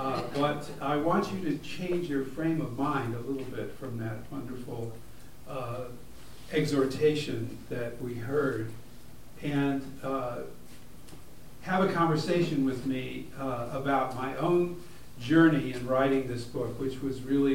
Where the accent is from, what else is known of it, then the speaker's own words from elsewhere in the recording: Beverly Hills, California, United States; So I grew up in Beverly Hills, as she said, and in a very reform synagogue called Wilshire Boulevard Temple.